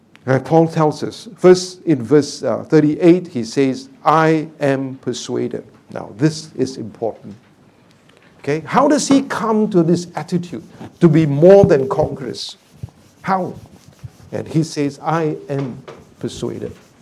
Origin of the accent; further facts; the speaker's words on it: Singapore; Singapore is not kind to people outside our country. You go into hospital here, it's always first class